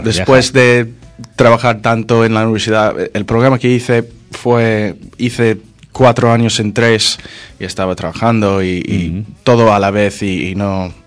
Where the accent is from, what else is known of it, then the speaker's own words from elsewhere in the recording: California, United States; Spanish is a second language; Yo soy de California.